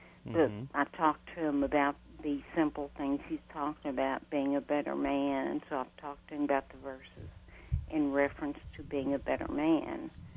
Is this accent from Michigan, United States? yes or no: no; Louisville, Kentucky, United States; I'm from Louisville, Kentucky. Louisville, Kentucky needs your show on the air.